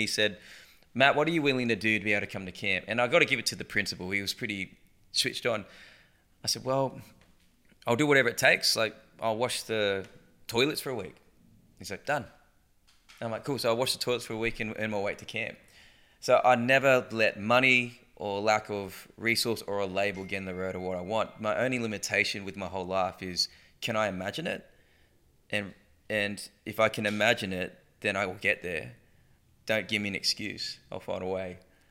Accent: Newcastle, New South Wales, Australia; And then I grew up in Newcastle, so that's a big country town 2 hours north from Sydney.

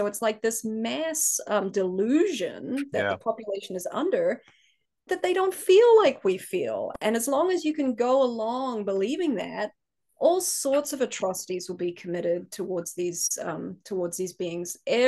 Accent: New Zealand; and I grew up in New Zealand

